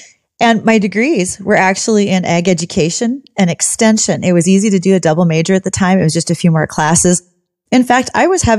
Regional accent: North Dakota, United States; So I did grow up farming my whole life. I'm from South Central North Dakota, where my brothers still operate our home farm.

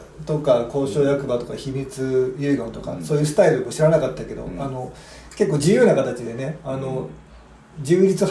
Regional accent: Kanagawa, Japan; 僕は神奈川県の片田舎で生まれ育ってます

